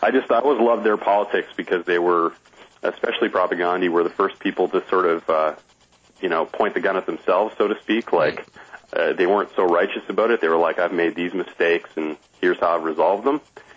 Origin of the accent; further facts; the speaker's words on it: London, Ontario, Canada; I grew up just outside London, Ontario